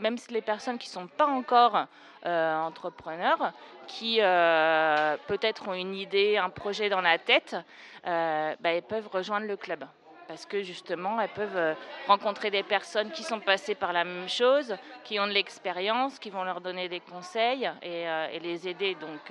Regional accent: France; also born or lived in Ireland; now in Barcelona, Spain; Alors, moi, je suis partie de France, en fait, il y a 25 ans. J'ai vécu en Irlande et ensuite, quand je suis arrivée à Barcelone

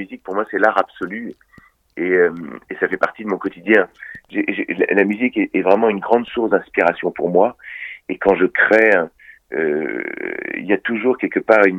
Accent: Rouen, Normandy, France; Mais non, Rouen est ma ville natale et j'y ai vécu. J'y ai vécu et j'ai encore des amis là-bas qui sont rouennais.

